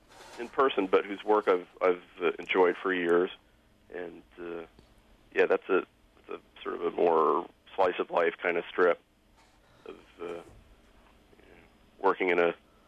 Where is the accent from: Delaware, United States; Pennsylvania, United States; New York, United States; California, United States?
New York, United States; Queens; Well, I'm from Queens, New York. I was born in 1964, which makes me 43.